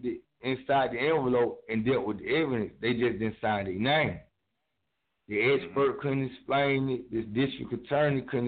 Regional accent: Bankhead, Georgia, United States; You know, I'm from Bankhead on Mango Circle.

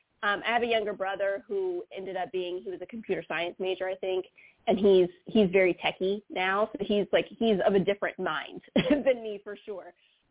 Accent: North Carolina, United States; I got to come back home because I'm from North Carolina, and so now I'm, like, essentially down the street from my family.

